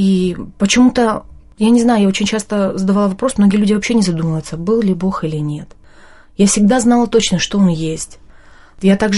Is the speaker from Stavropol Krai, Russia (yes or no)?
no; Nalchik, Kabardino-Balkaria, Russia; Я сама из Кабардино-Балкарии, из красочного города Нальчика. Это Северный Кавказ.